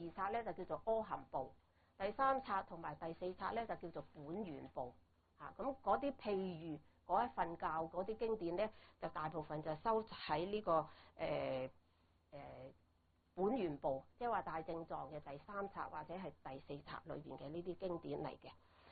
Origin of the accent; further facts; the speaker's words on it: China; 我哋中國人比較熟悉咧